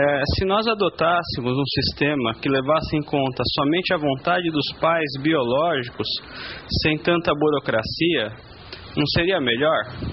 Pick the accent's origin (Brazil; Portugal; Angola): Brazil; São Paulo; sou de São Paulo